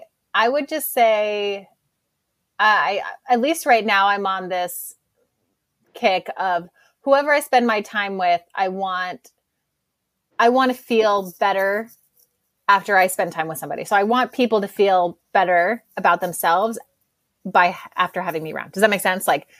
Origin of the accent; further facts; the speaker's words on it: Colorado, United States; So I grew up in Colorado.